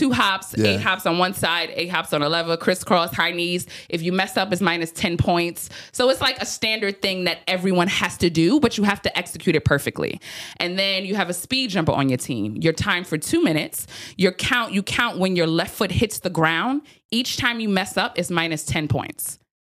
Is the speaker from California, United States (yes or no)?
no; Brooklyn, New York, United States; Because I'm from Brooklyn.